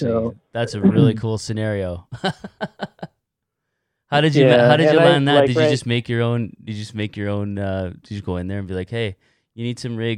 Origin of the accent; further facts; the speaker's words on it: Canada; we're from Canada, so it's a little different industries up here